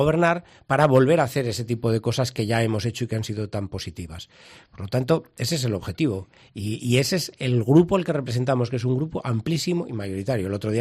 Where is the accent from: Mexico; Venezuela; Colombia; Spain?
Spain; La Rioja; Yo he sido concejal de mi pueblo, he sido consejero, soy diputado, he sido senador. Allí donde he estado he procurado cumplir con mi misión, que es servir a los riojanos, servir a mi comunidad, a mi país, a mi pueblo, que es por donde empecé.